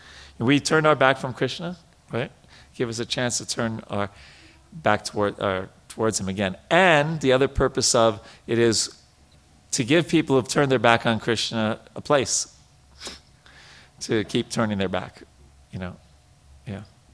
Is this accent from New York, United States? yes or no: yes; New York, United States; especially for me, I'm a city boy. I grew up in New York.